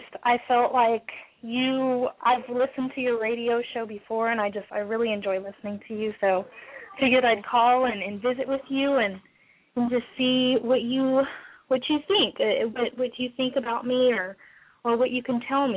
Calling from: Fort Worth, Texas, United States; I am calling from Fort Worth, Texas.

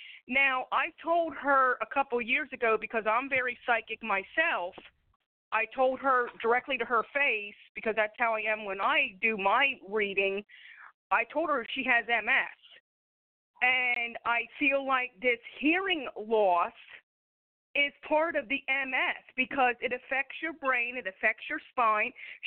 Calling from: Philadelphia, Pennsylvania, United States; calling you from Philadelphia, PA.

